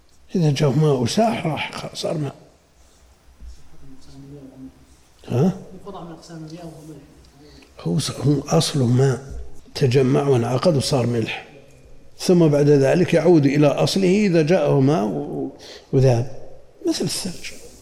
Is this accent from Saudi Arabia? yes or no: yes; Qassim Province, Saudi Arabia; وهذا هذا الملح اللي وشيجر والشقة عندنا بالقصيم وغيره كلها تذوب